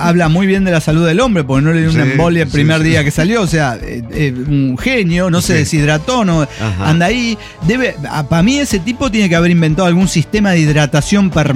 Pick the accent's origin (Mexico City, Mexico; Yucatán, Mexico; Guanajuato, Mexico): Guanajuato, Mexico; León; Me identifica como leonés, que soy orgulloso de esa tesis.